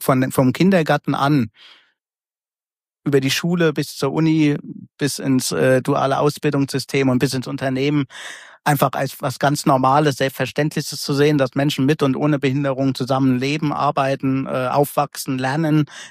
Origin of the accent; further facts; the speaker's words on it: Schmalkalden, Thuringia, Germany; ich bin selbst in Thüringen aufgewachsen, in Schmalkalden